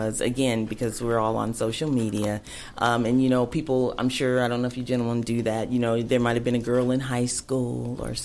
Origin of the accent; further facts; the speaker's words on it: Indianapolis, Indiana, United States; because we grew up together in Indianapolis.